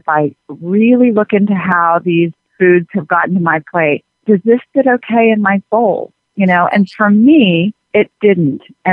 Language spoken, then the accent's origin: English; Atlanta, Georgia, United States; I grew up in Atlanta, Georgia, eating chicken fried steak and barbecued ribs and all of that stuff.